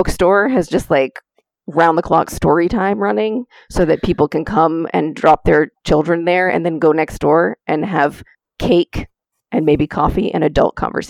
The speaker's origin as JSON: {"language": "English", "region": "New Hampshire", "country": "United States", "lives_now": "Los Angeles, United States", "said": "Originally, New Hampshire. In New England, in the United States, and now Los Angeles."}